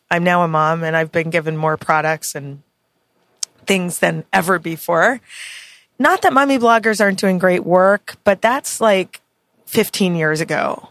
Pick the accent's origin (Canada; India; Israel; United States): Canada; I'm Canadian, so you know.